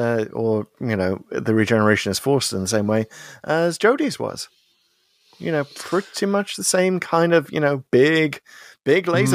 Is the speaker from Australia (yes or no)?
no; United Kingdom; now in United States; it was so weird coming to America as a Brit